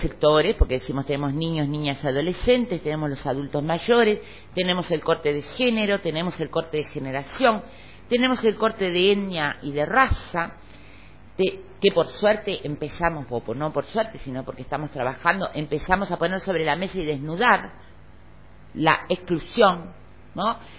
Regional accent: Uruguay

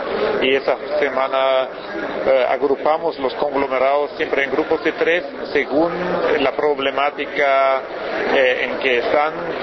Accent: Germany; Spanish is a second language; yo soy consultor alemán

